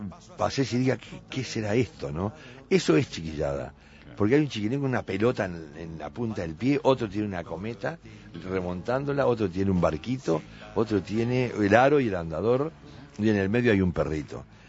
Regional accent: Juan Lacaze, Colonia, Uruguay; no solamente mi infancia, sino hasta los 20 años viví ahí, hasta los 23 viví en Juan Lacase.

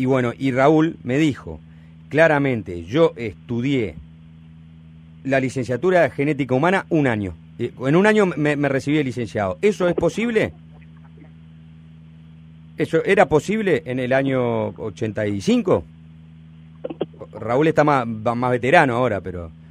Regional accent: Uruguay; Yo soy uruguayo

